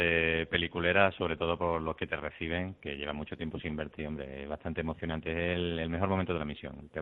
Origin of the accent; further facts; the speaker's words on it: Seville, Andalusia, Spain; now in Torrejón, Spain; Yo soy de Sevilla.